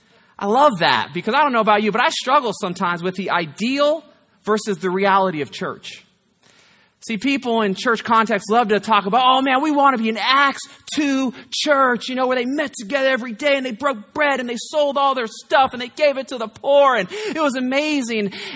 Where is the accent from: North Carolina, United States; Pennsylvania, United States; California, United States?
California, United States; Hayward; People think I'm from the South. I'm not. I grew up in the inner city of Hayward.